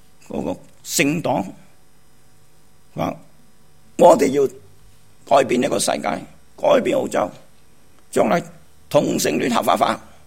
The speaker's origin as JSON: {"language": "Cantonese", "country": "Hong Kong", "said": "如果我呢，我香港人就撑他，闹埋我啦。"}